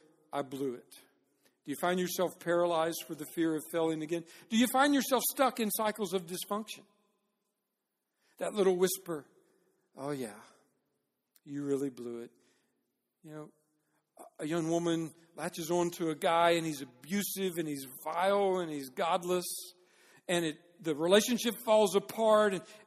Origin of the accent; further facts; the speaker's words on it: Dallas, Texas, United States; like when I was a kid, I grew up around Dallas, and Dallas Cowboys were everything.